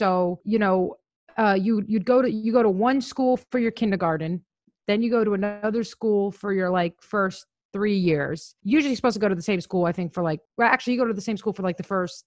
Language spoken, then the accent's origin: English; New York City, New York, United States; I grew up in Pelham Parkway, right over off the 2 train. I grew up there basically from the age of 1 until about 14.